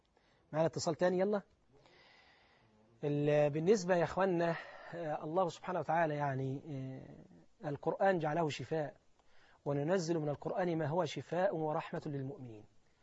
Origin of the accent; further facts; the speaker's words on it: Palestine; احبك في الله، انا فلسطيني